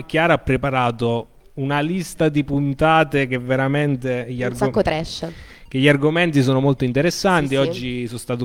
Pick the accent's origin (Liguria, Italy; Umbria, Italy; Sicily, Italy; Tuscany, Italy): Umbria, Italy; accent: Umbrian; Perdono per il mio accento umbro